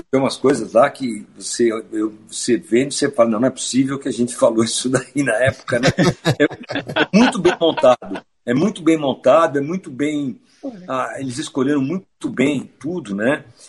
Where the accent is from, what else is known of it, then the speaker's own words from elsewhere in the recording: São Paulo, Brazil; mas como paulistanos, né, que somos, né, a gente tinha essa liberdade de falar, né?